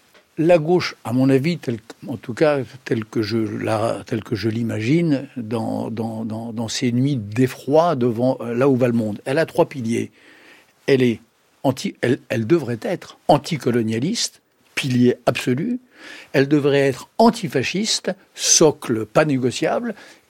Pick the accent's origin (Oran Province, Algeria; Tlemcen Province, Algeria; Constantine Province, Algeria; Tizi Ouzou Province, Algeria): Oran Province, Algeria; born there; Moi, je suis né en Algérie, je suis né dans le département d'Oran.